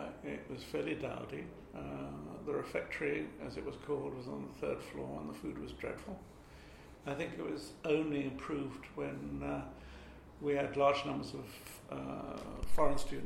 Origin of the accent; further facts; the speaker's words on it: Hampstead, London, United Kingdom; I'd heard of it because I was brought up in Hampstead, which is very different from what it is now.